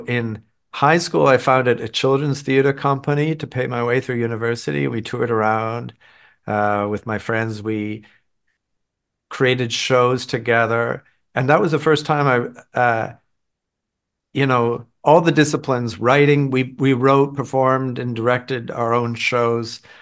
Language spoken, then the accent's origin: English; Toronto, Ontario, Canada; I grew up in Toronto.